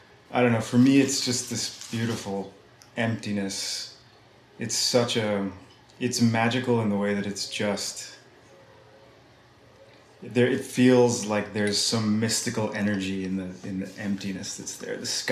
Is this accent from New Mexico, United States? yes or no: yes; Santa Fe, New Mexico, United States; also born or lived in Los Alamos; And my family's from Santa Fe. I'm from Santa Fe, but the hospital there wasn't supposed to be very good back in the day.